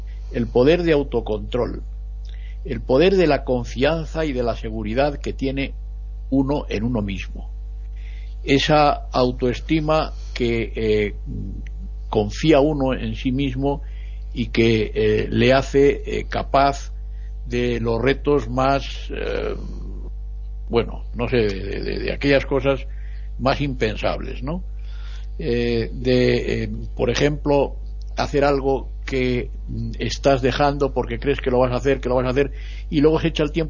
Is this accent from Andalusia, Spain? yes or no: no; Madrid, Community of Madrid, Spain; yo soy de Madrid y yo quería estar en mi pueblo y estaba muy lejos